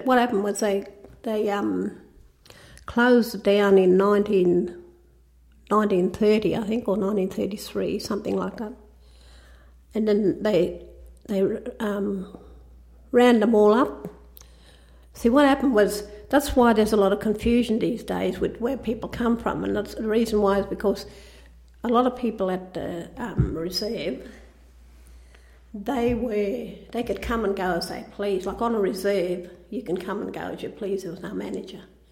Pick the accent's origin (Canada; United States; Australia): Australia; Murrin Bridge, New South Wales; born there; the reason why I was born in Murrin Bridge, Lake Jellicoe